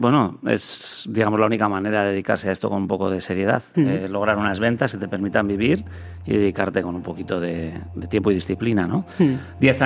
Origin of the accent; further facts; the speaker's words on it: Basque Country, Spain; sí conozco muchísimo la zona porque yo soy de Vizcaya, de toda la vida me he movido mucho por Vizcaya, además he cambiado de residencia varias veces dentro de Vizcaya